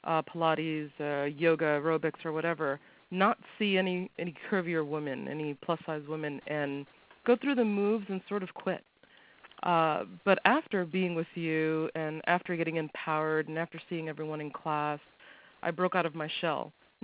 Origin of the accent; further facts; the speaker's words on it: New York City, New York, United States; I'm from New York City. I am 38 years old.